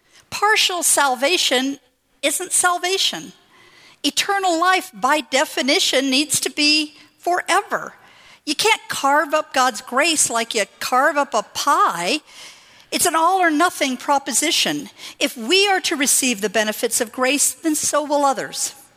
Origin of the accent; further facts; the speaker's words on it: California, United States; since I moved back to California, I don't see this as often, but I remember so clearly growing up in Orange County